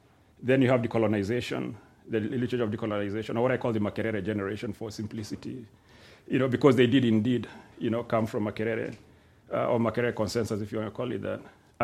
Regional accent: Limuru, Kiambu County, Kenya; a few years ago I was with my father, we were in Limuru, right? My hometown, and he took me to this hill.

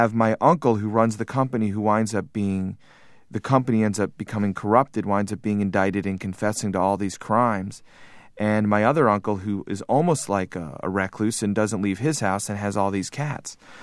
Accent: Glencoe, Illinois, United States; born there; My parents moved out of Brooklyn before I was born. I was born in Glencoe, Illinois, mm-hmm. in the North Shore of Chicago.

